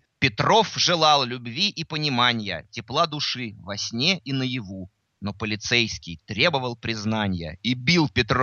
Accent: Moscow, Russia; born or raised there

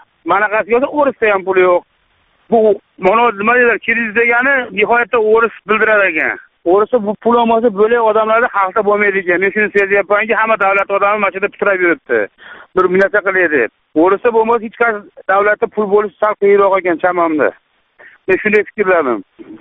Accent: Asaka, Andijan Region, Uzbekistan; Men o'zim Andijondanman. Andijon Asakasidaman

